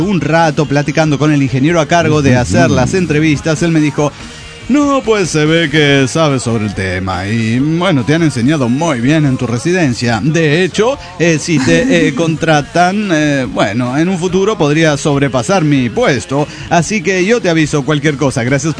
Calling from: Reynosa, Tamaulipas, Mexico; de Reynoso, Tamaulipas.

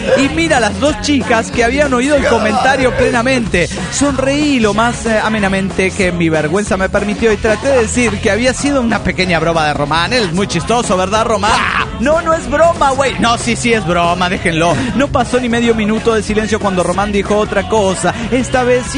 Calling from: Caracas, Capital District, Venezuela; de Caracas, Venezuela.

